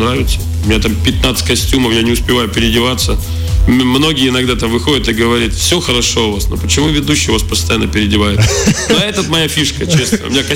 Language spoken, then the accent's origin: Russian; Ukraine; я с Украины сам